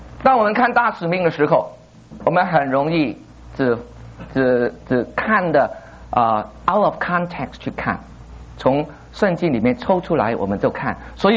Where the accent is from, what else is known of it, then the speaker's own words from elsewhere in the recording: Hong Kong; moved away as an adult; now in United States; 我在1987年过来美国，我从香港过来赴了念 MA 的时候